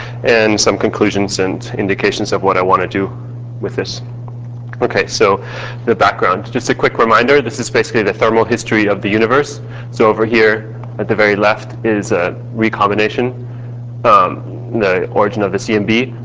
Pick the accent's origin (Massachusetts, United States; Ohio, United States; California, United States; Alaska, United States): California, United States; Santa Cruz; I'm from Santa Cruz.